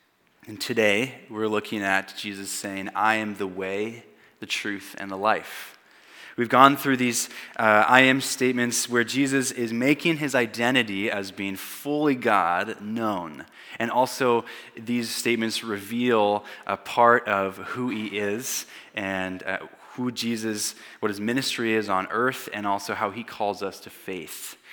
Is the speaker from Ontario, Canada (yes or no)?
no; Kamloops, British Columbia, Canada; I am from Kamloops. It's from the interior. Does anybody know Kamloops? Or know the interior? Okay, nice. It's really hot there in the summer. It's very brown most of the year, and I love it there.